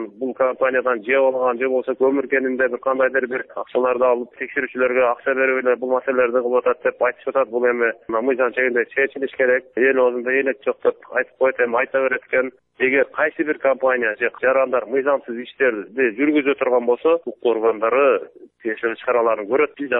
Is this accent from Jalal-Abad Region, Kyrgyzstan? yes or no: no; Osh, Osh Region, Kyrgyzstan; Мен кыргызмын, ошо Кыргызстандын эле жаранымын, менден башка эч ким жок. Мен Оштон болом.